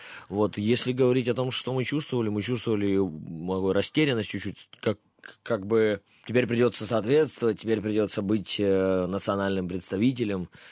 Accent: Poltava, Poltava Oblast, Ukraine; Я обычный парень из Полтавы, из гаража

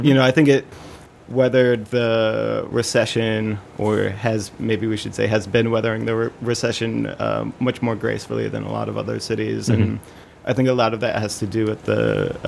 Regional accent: Ohio, United States; now in New York, United States; I'm originally from Ohio, right. And I went to school in Pittsburgh.

